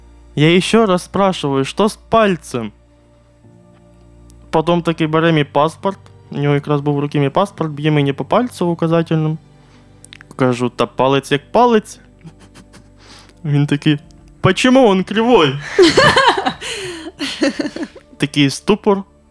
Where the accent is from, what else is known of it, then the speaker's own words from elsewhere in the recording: Beryslav, Kherson Oblast, Ukraine; Тоді як відновили трохи транспортне сполучення до мого рідного міста Береслава, і ми тоді спробували виїхати